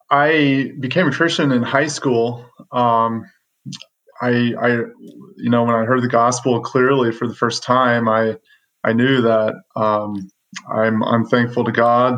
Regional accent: Nebraska, United States; I was at the University of Nebraska, where I'm from Nebraska

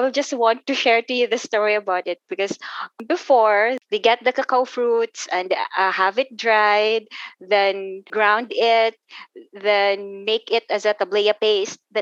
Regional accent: Central Visayas, Philippines; it should be shaped like a chocolate heels, because we're from Bohol.

